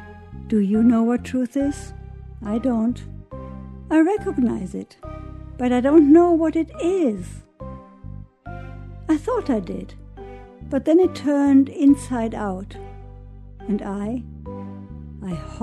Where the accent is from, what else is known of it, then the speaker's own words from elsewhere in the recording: Germany; I grew up in Germany, the child of Holocaust survivors.